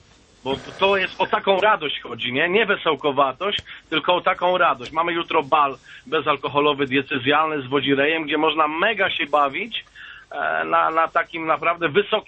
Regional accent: Lubochnia, Łódź Voivodeship, Poland; Pochodzę z Lubochni koło Tomaszowa Mazowieckiego, to jest nieduża parafia, miejscowość, to jest wioska

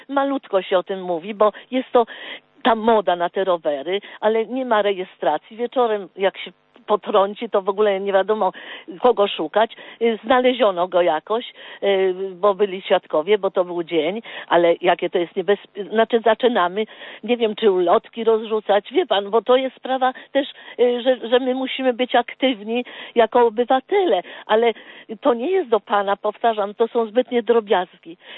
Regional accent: Warsaw, Masovian Voivodeship, Poland; jestem z Warszawy

